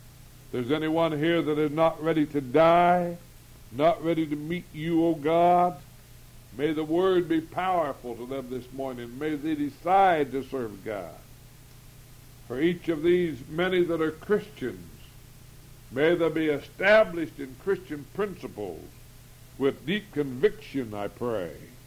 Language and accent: English; American Falls, Idaho, United States; I was talking to a young man in my hometown of American Falls, Idaho, a while back.